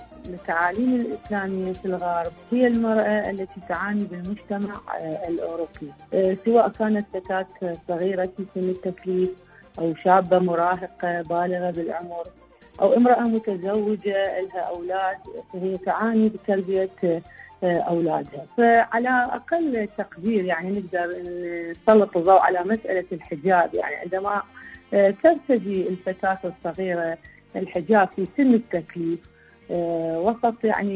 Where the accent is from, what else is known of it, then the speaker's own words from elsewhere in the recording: Netherlands; من هولندا.